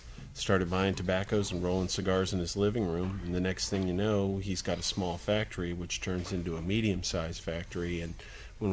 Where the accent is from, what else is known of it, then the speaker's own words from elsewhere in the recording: Texas, United States; And you know, I'm a Texan.